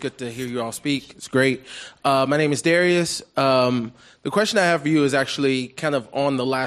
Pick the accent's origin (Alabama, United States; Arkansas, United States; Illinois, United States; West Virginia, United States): Alabama, United States; Birmingham; So I'm originally from Alabama, Birmingham, Alabama. Been in the Bay for about 7 years now. Oakland, San Francisco.